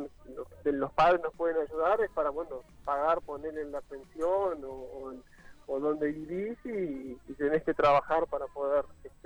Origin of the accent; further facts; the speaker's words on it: Uruguay; como buen uruguayo dejamos siempre para sobre la fecha